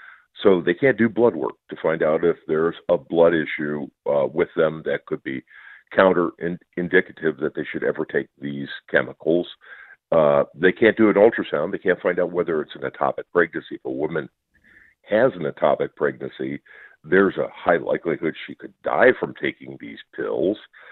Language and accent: English; Minnesota, United States; In my home state where I'm at in Minnesota